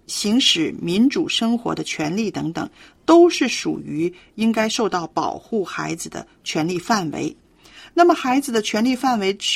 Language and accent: Chinese; China; 我们看一看我们中国人的家庭在这方面呢，到底做到了多少